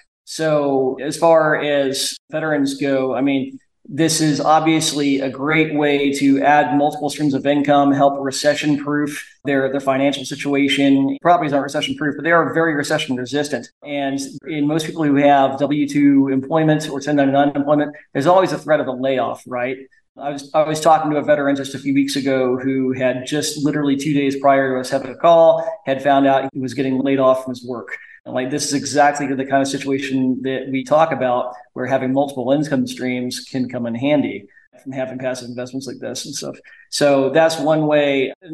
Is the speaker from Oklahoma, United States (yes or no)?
yes; Tulsa, Oklahoma, United States; I grew up in Tulsa and went to University of Oklahoma.